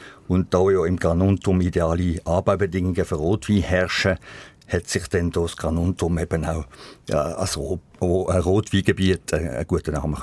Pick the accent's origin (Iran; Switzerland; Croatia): Switzerland; bei uns in der Schweiz